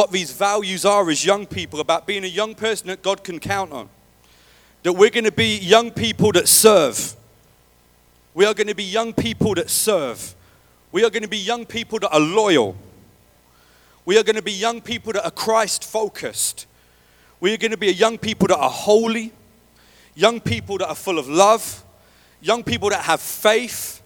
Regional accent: Scarborough, Yorkshire and the Humber, United Kingdom; He lived miles and miles away. I was from Scarborough, and my dad was from London.

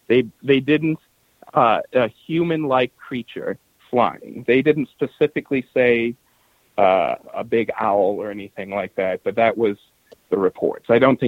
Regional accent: Kentucky, United States; the first report that specifically had red eyes was actually in 1938 in Kentucky, here in my home state.

